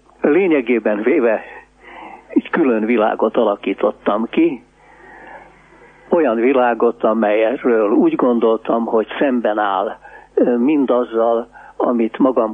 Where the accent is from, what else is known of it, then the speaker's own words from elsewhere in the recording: Budapest, Hungary; A külső angyalföldön születtem, és ott nőttem fel.